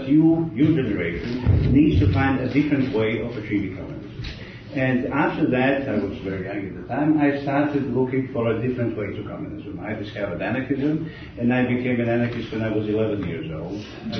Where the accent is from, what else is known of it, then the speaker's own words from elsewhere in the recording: Serbia; born there; English is a second language; I'm anarchist from the Balkans, from a place that is now called Serbia. I'm basically stateless because I was born in a place called Socialist Yugoslavia, which doesn't exist anymore. So I define myself usually as a Yugoslav. Yugoslav from Serbia